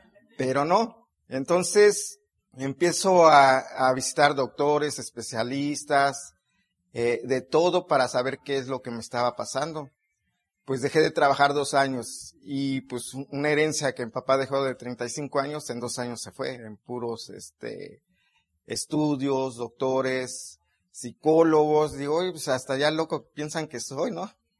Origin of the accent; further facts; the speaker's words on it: Mexico City, Mexico; Sonia y yo somos de la Ciudad de México, de la Distrito Federal.